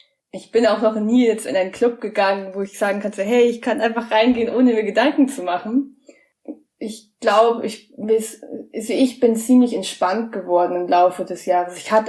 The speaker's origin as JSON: {"language": "German", "region": "Bavaria", "country": "Germany", "said": "ich komme aus der Nähe von München."}